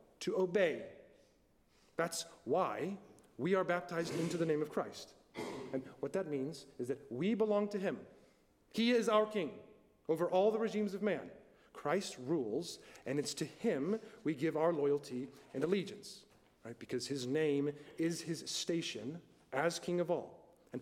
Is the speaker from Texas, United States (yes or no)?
yes; Texas, United States; before I'm a … before I'm an American, a Texan, a Presbyterian, whatever.